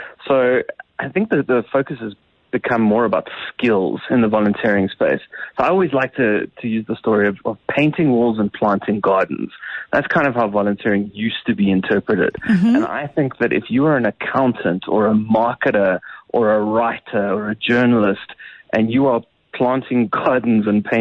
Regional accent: South Africa; as a South African

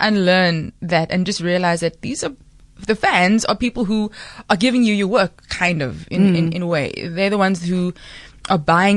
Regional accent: Cape Town, Western Cape, South Africa; I grew up in Cape Town.

